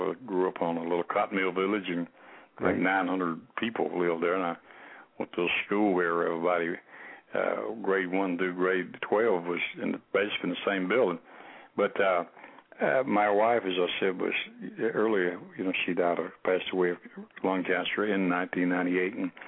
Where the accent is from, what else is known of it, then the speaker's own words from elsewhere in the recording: South Carolina, United States; I'm very grateful for my home state of South Carolina for that honor.